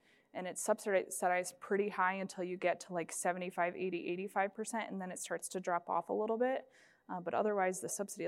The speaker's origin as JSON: {"language": "English", "region": "South Dakota", "country": "United States", "said": "I'm from South Dakota, if anybody was wondering."}